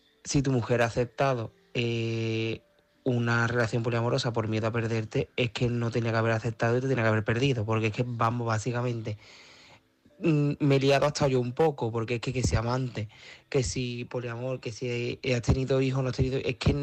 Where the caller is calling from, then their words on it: Seville, Andalusia, Spain; de Sevilla